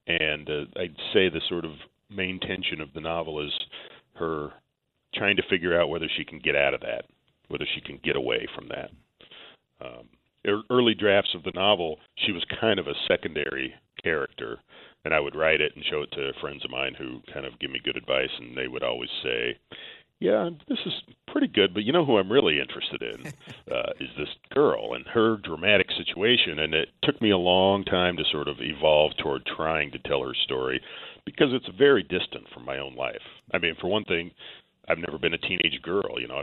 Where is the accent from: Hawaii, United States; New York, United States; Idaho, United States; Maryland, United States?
Idaho, United States; Gooding; born or raised there